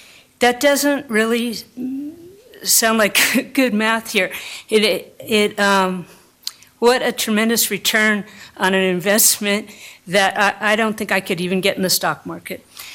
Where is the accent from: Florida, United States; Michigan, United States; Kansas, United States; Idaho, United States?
Idaho, United States; Boise; from Boise.